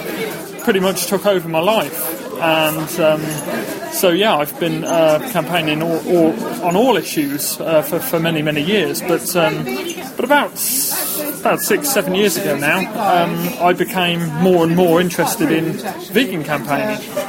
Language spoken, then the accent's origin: English; Redditch, West Midlands, United Kingdom; I became aware that live exports were leaving from my hometown of Redditch